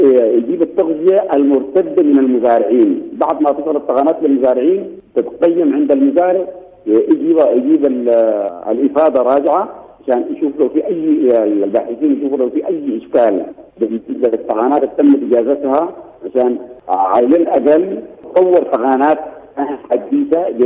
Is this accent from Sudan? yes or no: yes; Sudan